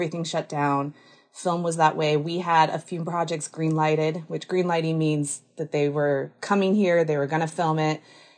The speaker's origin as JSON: {"language": "English", "region": "Montana", "country": "United States", "tie": "born or raised there", "said": "I am a Montanan. I grew up in the Flathead Valley, and I graduated in 2010 from the University of Montana in digital filmmaking and multimedia."}